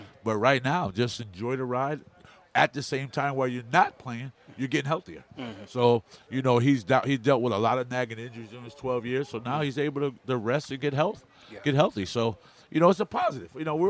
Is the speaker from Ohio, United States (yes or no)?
no; Connecticut, United States; I was raised in Connecticut, so I'm a Walt Frazier fan.